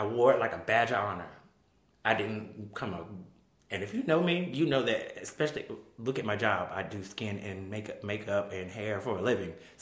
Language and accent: English; the South, United States; Like I said, I'm from the South. There's some real bigots.